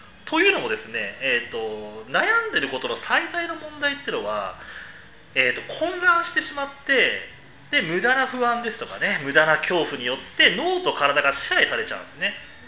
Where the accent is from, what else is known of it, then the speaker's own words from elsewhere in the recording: Kuki, Saitama, Japan; born there; 3人兄弟のですね、長男として、私は埼玉県の久喜市に生まれたんですよ。